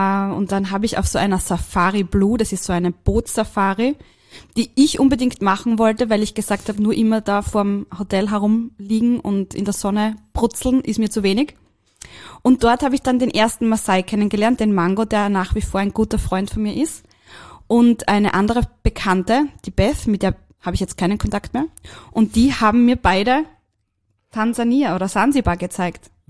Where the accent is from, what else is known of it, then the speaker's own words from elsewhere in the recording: Graz, Styria, Austria; Ich komme aus der Steiermark, aus dem schönen Graz, bin schön dort geboren. Meine Eltern sind Kärntner, das heißt, ich habe auch dort immer viel Zeit verbracht.